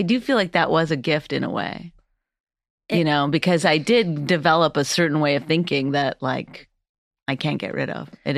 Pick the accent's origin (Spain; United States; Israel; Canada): Canada; Northern Canada; I grew up in Northern Canada, and for a large part of my life, we didn't have running water.